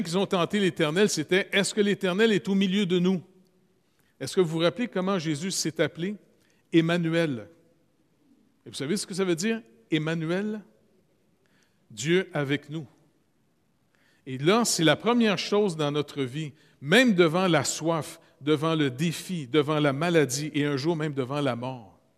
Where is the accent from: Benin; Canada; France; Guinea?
Canada; Puis moi, je suis le seul Canadien, je viens aussi du Nord.